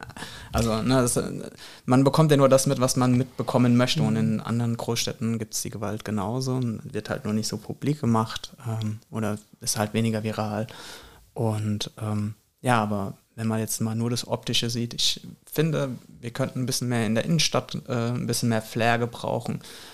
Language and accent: German; Königstädten, Hesse, Germany; also born or lived in Flörsheim am Main; Aufgewachsen bin ich in Königstetten tatsächlich geboren, Flörsheim am Main.